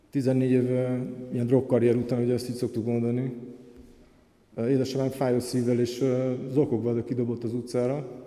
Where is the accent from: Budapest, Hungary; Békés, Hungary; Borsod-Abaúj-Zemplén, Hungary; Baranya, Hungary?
Budapest, Hungary; born there; Én 74-ben születtem, egy jómódú vállalkozó családban, itt Budapesten, második gyermekként.